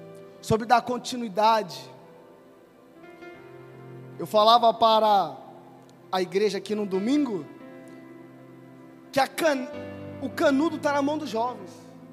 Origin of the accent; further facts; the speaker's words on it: São Paulo, Brazil; eu nasci e fui criado no Grajaú de São Paulo, extremo sul, Interlagos, Vila Natal